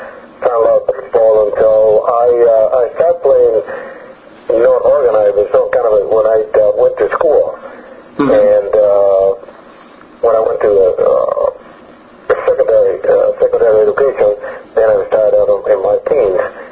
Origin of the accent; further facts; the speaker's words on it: Cuba; Growing up in Cuba, I felt very nice because it's, like you say, it's not a big country.